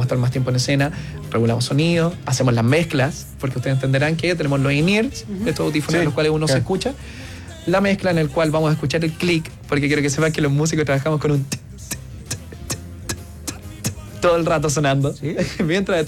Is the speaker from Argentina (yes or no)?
no; Chile; recuerden que somos chilenos